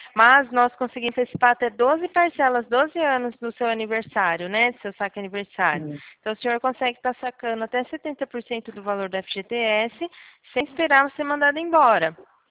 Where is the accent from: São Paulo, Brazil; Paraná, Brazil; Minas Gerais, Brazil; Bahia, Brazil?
São Paulo, Brazil; Eu sou do interior de São Paulo